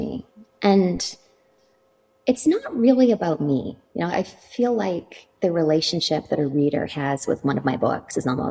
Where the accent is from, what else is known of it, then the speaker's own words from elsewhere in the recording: Canada; I'm from Canada and I trained in contemporary dance.